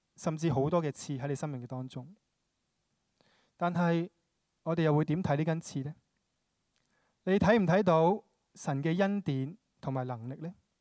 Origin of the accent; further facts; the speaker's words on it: Hong Kong; 我是土生土长的香港人，香港出世，香港长大，